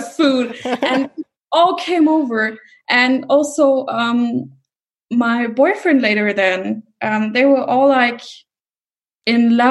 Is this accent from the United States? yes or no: no; Rhineland-Palatinate, Germany; I come from the Mosel region. It was also about wine.